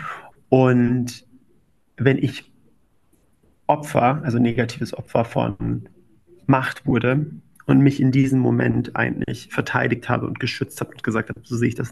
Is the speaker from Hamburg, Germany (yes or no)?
no; Freising, Bavaria, Germany; Wo ich herkomme, das war damals in Freising.